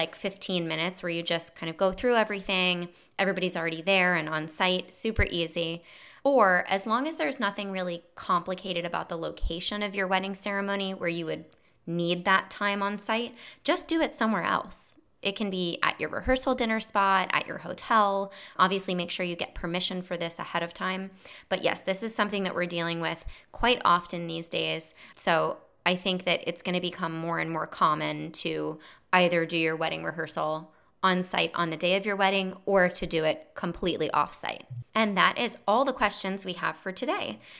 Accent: United States; now in Germany; I live overseas in Germany, and my wedding is in the States, in Montana. The groom is German and I'm American.

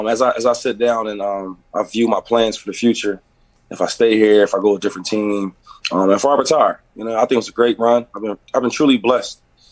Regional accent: Harrisburg, Pennsylvania, United States; Yeah, because I'm from Harrisburg. That's about an hour away. So that was like my hometown team.

